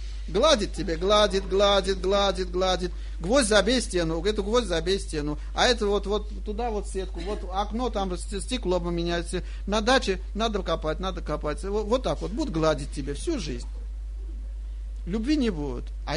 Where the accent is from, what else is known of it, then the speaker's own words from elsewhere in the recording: Armenia; Я армянин, моя жена русская.